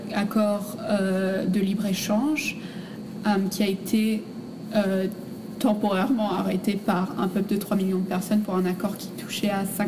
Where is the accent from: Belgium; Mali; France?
Belgium; Wallonia; Donc, en tant que Wallonne, finalement, c'est pas tellement le fait que je sois Wallonne qui me pousse à dire que ces manifestations étaient fondées.